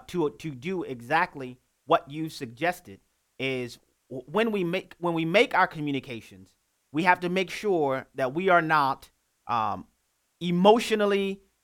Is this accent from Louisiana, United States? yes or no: yes; New Orleans, Louisiana, United States; even in New Orleans, my hometown, unfortunately.